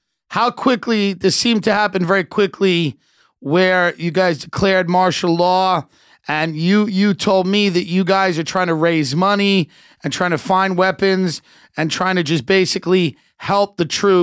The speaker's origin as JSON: {"language": "English", "country": "United States", "said": "I'm a comedian from America."}